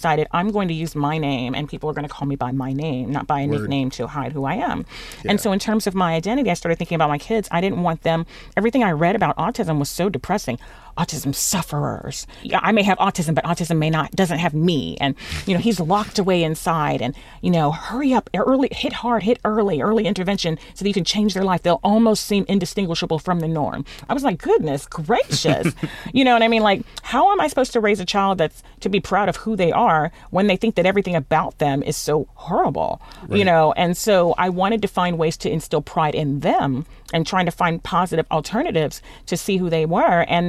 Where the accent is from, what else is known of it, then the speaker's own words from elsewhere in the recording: Midwest, United States; also born or lived in Texas; I was raised in the Midwest and then later moved to Texas.